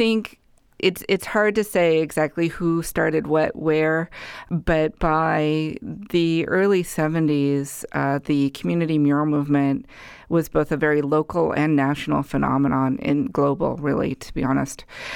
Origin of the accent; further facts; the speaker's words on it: San Francisco, California, United States; So I think growing up in San Francisco, I had a sort of impression of Latino identities being created in the Mission